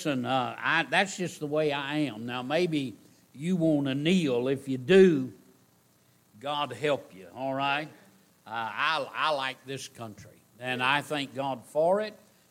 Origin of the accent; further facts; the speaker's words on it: United States; I'm real glad that I'm an American. I'm proud of our country.